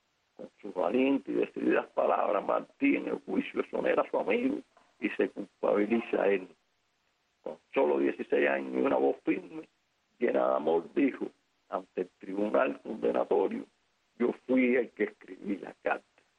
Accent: Cuba; Todos los cubanos debemos hacer el esfuerzo necesario para librarnos de la tiranía gastrocomunista y vivir en nuestra tierra una vida feliz y próspera.

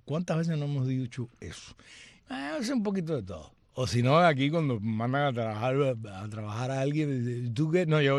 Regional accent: Cuba; como somos los cubanos

